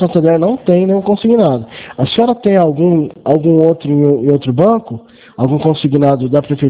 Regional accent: Franca, São Paulo, Brazil; eu sou de Franca

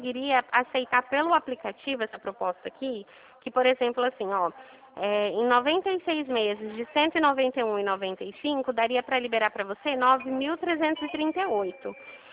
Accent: Dracena, São Paulo, Brazil; Dracena, não sou daí de Regente Feijó.

